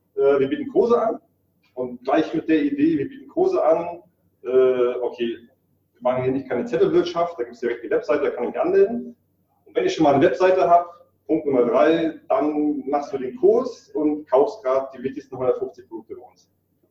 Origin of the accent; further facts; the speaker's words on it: Northern Germany, Germany; Ich bin Norddeutscher